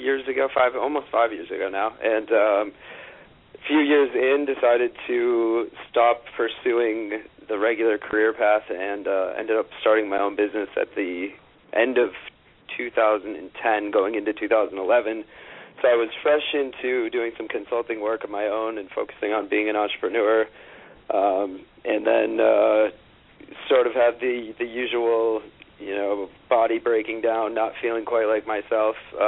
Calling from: Manhattan, New York, United States; Right in Manhattan, in the heart of good old Midtown East.

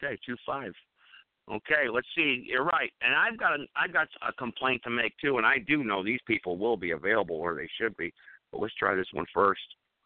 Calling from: Greensboro, North Carolina, United States; I'm broadcasting from Greensboro, North Carolina.

